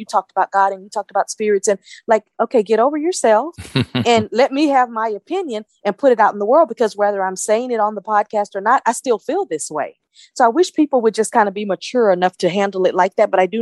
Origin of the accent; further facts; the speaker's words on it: Texas, United States; I mean, I'm from Texas. We greet with a hug no matter who we meet.